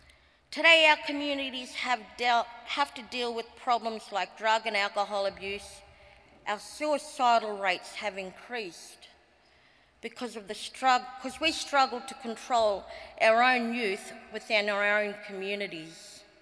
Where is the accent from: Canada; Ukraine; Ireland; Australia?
Australia; Innisfail, Queensland; also born or lived in Atherton; always proud as a Nunjingi woman from the Atherton Tablelands. I was born in Atherton and raised in Innisfail.